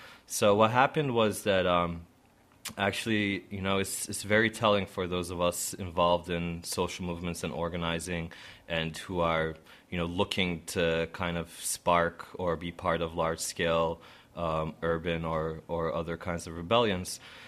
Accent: Istanbul, Turkey; I knew that if I hadn't been there to take part in this rebellion in my hometown, I would have regretted it for the rest of my life. So I went there and met up with my friends and comrades in Istanbul

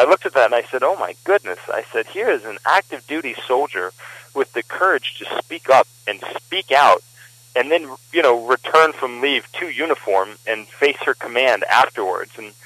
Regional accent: Auburn, Alabama, United States; now in Brooklyn, United States; I moved to Brooklyn, New York. I'm originally from Auburn, Alabama, but I decided that I was going to move to New York City to pursue my education.

